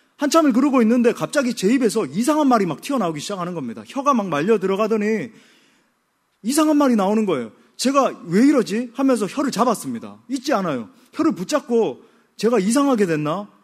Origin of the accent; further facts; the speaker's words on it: Daegu, South Korea; also born or lived in Seoul; 압구정동에서 태어나가지고. 그렇지만 대구광역시. 고등학교 때까지 이제 대구 지역에 있었죠.